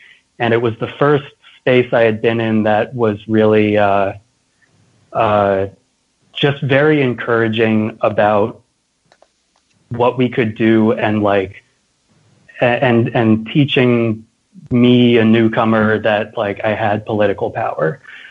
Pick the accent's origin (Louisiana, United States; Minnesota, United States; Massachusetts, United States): Massachusetts, United States; Concord; I grew up in Concord, Massachusetts